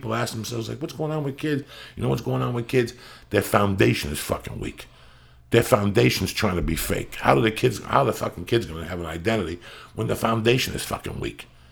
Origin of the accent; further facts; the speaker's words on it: North Bergen, New Jersey, United States; I knew what I grew up in North Bergen